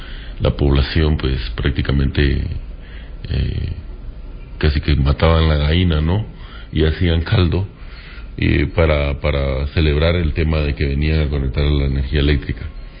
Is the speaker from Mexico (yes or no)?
no; Guatemala; orgullosamente, como guatemalteco, podemos decir que es una política de economía mixta